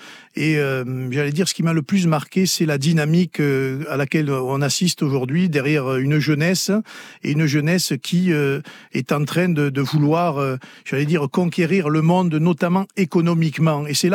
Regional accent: France; Je suis français et je fais de la politique en France.

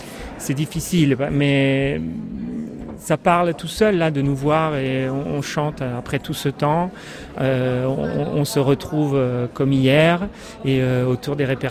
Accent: Rome, Lazio, Italy; born there; French is a second language; Et puis, nous sommes là aussi … Nous sommes nés à Rome. Plutôt, nous venons de l'école de Testaccio au départ.

